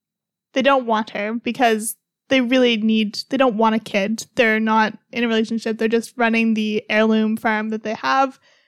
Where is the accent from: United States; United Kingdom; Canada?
Canada; Nova Scotia; born there; I was born in Nova Scotia